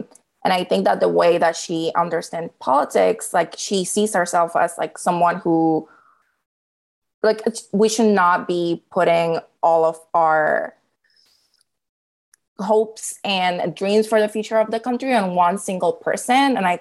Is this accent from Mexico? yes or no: no; Puerto Rico; moved away as an adult; I'm from Puerto Rico and I knew that I was not going to be able to find a job in the industry down there.